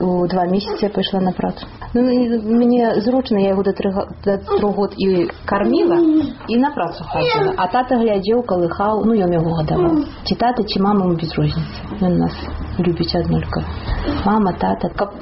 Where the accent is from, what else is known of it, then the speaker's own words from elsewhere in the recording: Minsk Region, Belarus; там я з Вілейскага раёна на Урэччы